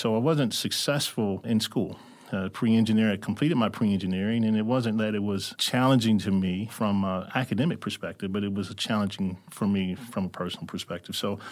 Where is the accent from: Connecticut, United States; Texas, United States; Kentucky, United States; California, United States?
Kentucky, United States; Louisville; So I grew up in Louisville, Kentucky is where I'm from.